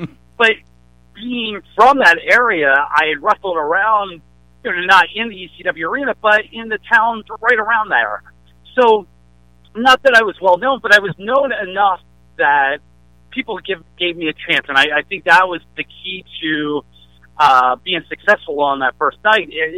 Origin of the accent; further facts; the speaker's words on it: Northeast, United States; growing up in the Northeast, you would think that I was a WWF fan right away